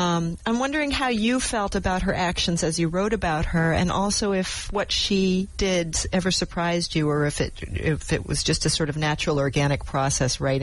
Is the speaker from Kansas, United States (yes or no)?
no; Ohio, United States; But I'm from Ohio, and so I was really interested to hear about Ohio's relationship to the Underground Railroad. I knew a little bit about it when I was growing up there